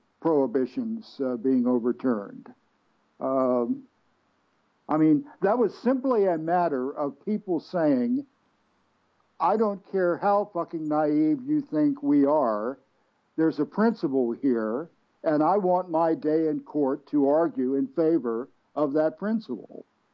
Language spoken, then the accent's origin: English; Virginia, United States; Yeah, in my home state, of all places.